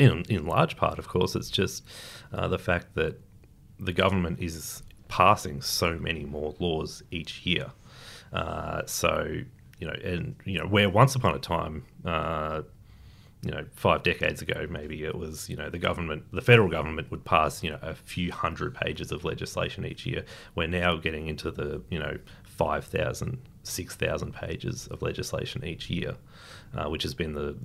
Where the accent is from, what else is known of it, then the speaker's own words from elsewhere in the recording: Bendigo, Victoria, Australia; I was born and raised in Bendigo, of course. So it's a bit of a return home for me.